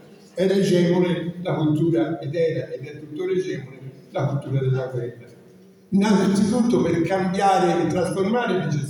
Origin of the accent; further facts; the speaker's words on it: Florence, Tuscany, Italy; Io sono di Firenze